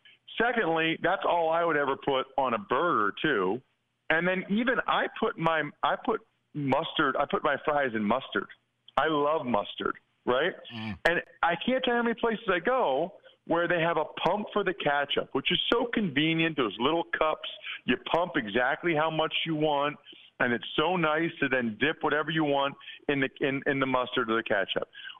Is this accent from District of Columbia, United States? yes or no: no; Reading, Pennsylvania, United States; Well, look, I'm from Reading, Pennsylvania, so I get it.